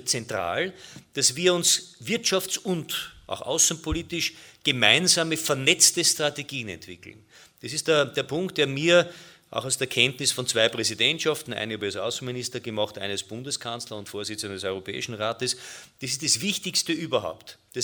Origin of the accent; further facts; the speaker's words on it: Vienna, Austria; Ich bin Wiener